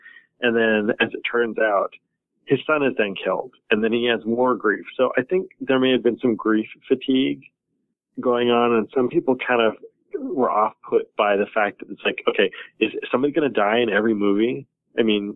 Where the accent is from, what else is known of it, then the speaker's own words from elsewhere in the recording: Alaska, United States; I think we all had a very kind of different growing up in the Cold War, as it were, in Alaska.